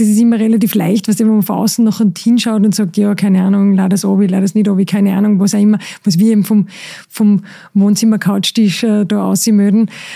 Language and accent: German; Austria; ich bin sowieso ein bisschen patriotisch, weil wir ja über österreichische Lebensmittel reden